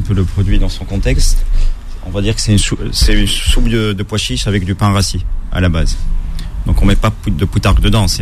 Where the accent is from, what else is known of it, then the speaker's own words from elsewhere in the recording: Tunisia; Moi, en tant que Tunisien, en Tunisie, on peut pas.